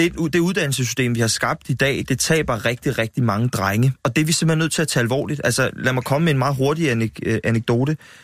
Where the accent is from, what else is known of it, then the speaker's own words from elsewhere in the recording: Vipperød, Zealand, Denmark; i Vipperød, hvor jeg kommer fra ved Holbæk